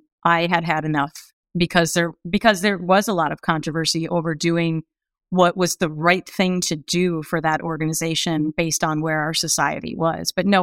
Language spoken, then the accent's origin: English; Minnesota, United States; Mom, I'm from Minnesota. That is not really a pageant state.